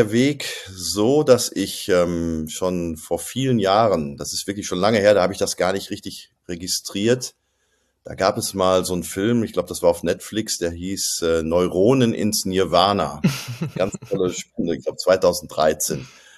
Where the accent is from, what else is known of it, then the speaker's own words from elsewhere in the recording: Cologne, North Rhine-Westphalia, Germany; ich komme aus Köln, bin hier Yogalehrer